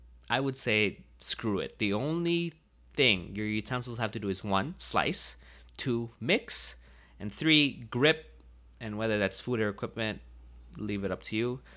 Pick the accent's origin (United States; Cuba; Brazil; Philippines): Philippines; I think as a Filipino, vinegar is like a key component to our cuisine.